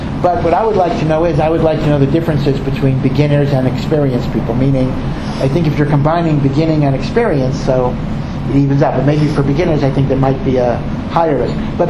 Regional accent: Silver Spring, Maryland, United States; I come from Washington, D.C., or Silver Spring, Maryland, outside of Washington, D.C.

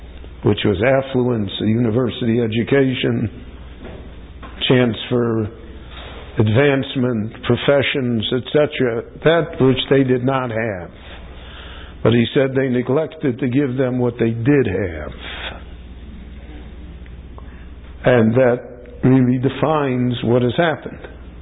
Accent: Chicago, Illinois, United States; I grew up in Chicago, he grew up in Milwaukee.

